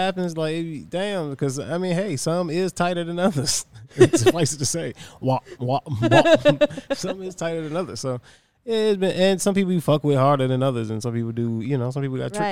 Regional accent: Virginia, United States; Like, I'm from Virginia, baby. It's the home of hams, if you know what I'm saying.

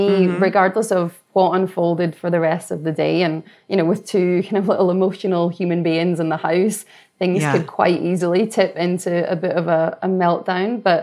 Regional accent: Scotland, United Kingdom; moved away; about to head into hopefully a long, beautiful summer here, which still is hard to wrap my head around growing up in Scotland.

